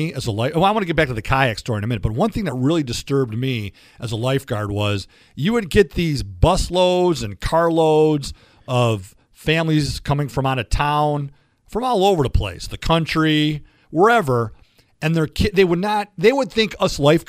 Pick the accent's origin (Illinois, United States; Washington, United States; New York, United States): Illinois, United States; Oak Park; Actually, I grew up in Oak Park.